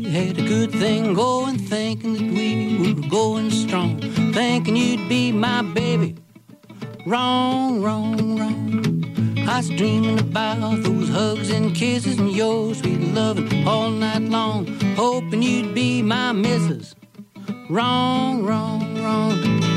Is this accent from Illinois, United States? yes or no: yes; Chicago, Illinois, United States; now in West Virginia, United States; I've been in West Virginia about 20 years, although I've lived all over the country. I was born in Illinois. And so my roots are in Chicago music, blues, folk, rock, classical, ethnic music, all that stuff in Chicago. I was exposed to all of that growing up.